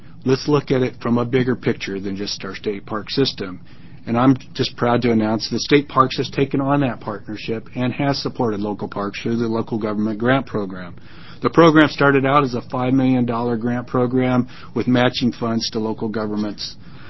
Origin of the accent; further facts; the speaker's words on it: Springfield, Oregon, United States; to in my hometown of Springfield